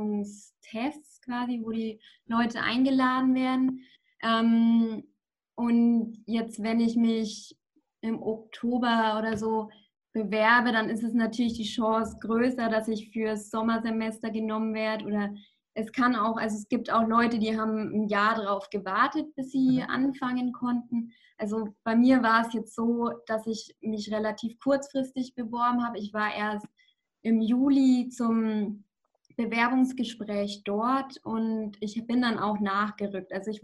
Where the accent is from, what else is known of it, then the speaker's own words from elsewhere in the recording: Nuremberg, Bavaria, Germany; now in Krems, Austria; ich bin 23 Jahre alt, bin aus Nürnberg in Bayern.